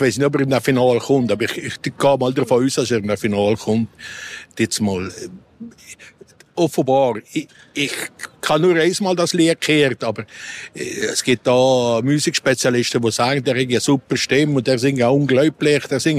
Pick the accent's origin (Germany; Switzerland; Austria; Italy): Switzerland; Als neutraler Schweizer würde ich der Schweizer 12 Punkte geben.